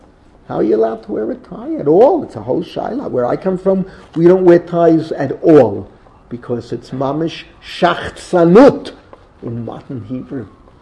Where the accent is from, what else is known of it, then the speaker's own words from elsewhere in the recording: United States; I grew up in America. It's freezing.